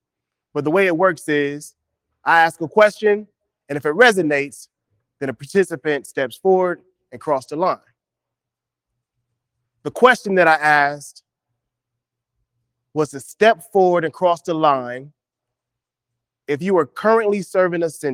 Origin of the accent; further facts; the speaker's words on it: Inglewood, California, United States; See, I grew up right here in Inglewood.